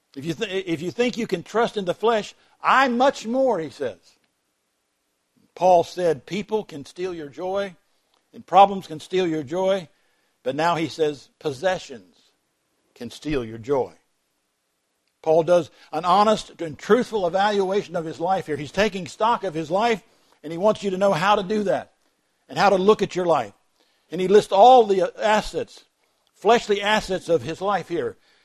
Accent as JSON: {"language": "English", "region": "Florida", "country": "United States", "tie": "born or raised there", "said": "I'm from Florida. Give me a break. I grew up in Florida."}